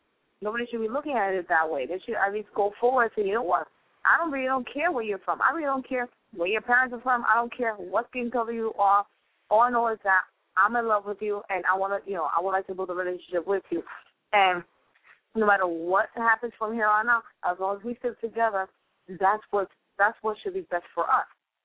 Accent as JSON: {"language": "English", "town": "New York City", "region": "New York", "country": "United States", "said": "Like I'm from the Lower East Side. And I will, you know, I have no problem dating someone outside the Lower East Side."}